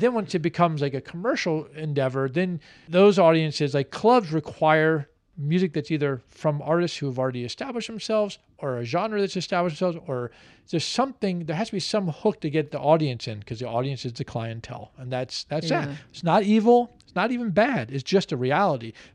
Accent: Washington, District of Columbia, United States; I grew up on Beecher Street here in Washington.

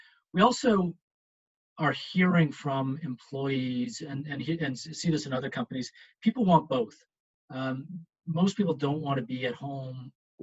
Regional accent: Canada; we can't underestimate the value and power of being Canadian.

